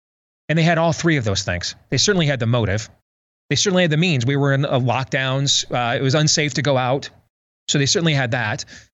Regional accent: Iowa, United States; let's assume that states could not do what my home state of Iowa did 20 years ago

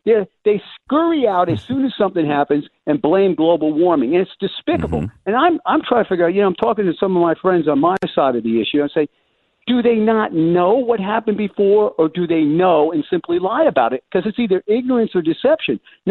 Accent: Texas, United States; because they used to teach it to us when I grew up in Texas

